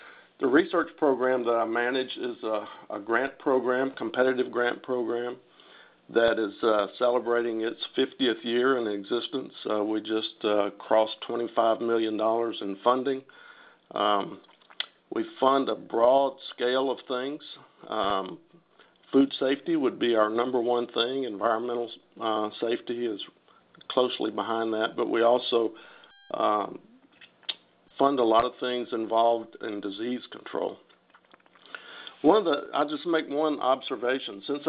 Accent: Georgia, United States; I'm from Georgia. I've lived in Georgia all my life.

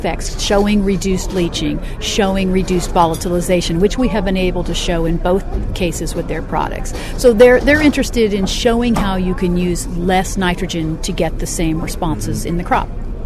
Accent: Ohio, United States; I was born and raised in Ohio.

